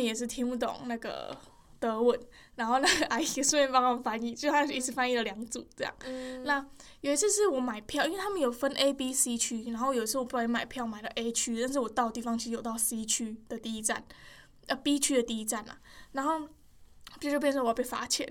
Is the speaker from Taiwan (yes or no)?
yes; Taiwan; 我来自台湾，我不是来自 Thailand。